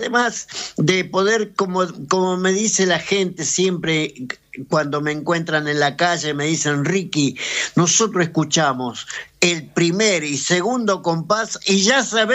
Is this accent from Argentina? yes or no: yes; northern Argentina, Argentina; Soy uno de los argentinos latinoamericanos que está dando vuelta por el mundo, y realmente yo muy feliz como argentino, principalmente como provinciano, como norteño